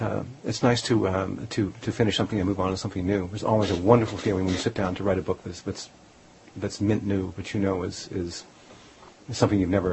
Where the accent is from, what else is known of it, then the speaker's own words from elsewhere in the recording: Hollywood, California, United States; now in Vermont, United States; But I grew up in Hollywood. I went to school at Berkeley, and then I came east to school at Columbia.